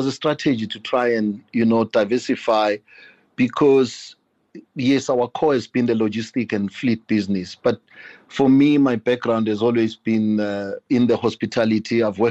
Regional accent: Mpumalanga, South Africa; I'm from Mpumalanga, from a family of eight, six boys and two girls. My father was a mine worker, and I left home when I finished matric in 94, and I ran away, actually, because I didn't want to work at the mines.

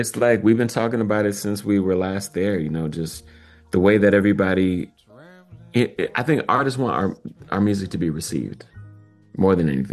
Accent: Minneapolis, Minnesota, United States; you know, I'm from Minneapolis. Like my first concert was three blocks from where George Floyd was murdered, like three blocks. This is my hometown. This is my neighborhood.

